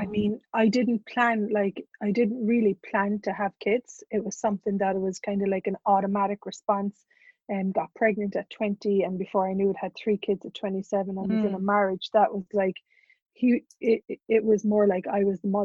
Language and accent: English; Ireland; I was born in Ireland. I'm Irish, one of the leprechauns. And I grew up in the second smallest city in Ireland